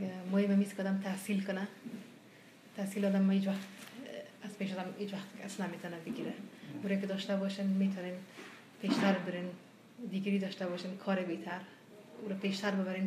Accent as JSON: {"language": "Persian", "region": "Kabul", "country": "Afghanistan", "tie": "born or raised there", "also_born_or_lived": "Iran"}